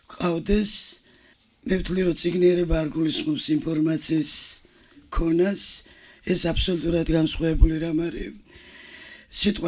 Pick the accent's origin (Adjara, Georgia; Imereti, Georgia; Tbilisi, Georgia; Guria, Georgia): Guria, Georgia; მეც გურიიდან ვარ და ძალიან დიდი ბიბლიოთეკა ვქონდა.